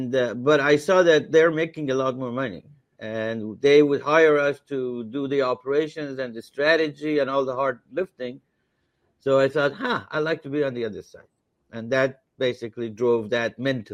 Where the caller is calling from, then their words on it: Los Angeles, California, United States; I'm calling from Los Angeles.